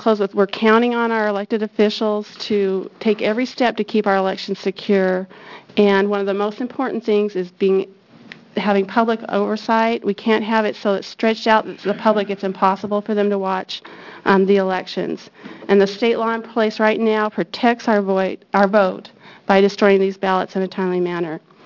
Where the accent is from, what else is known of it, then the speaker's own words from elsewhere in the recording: Albany, Oregon, United States; I'm from Albany, Oregon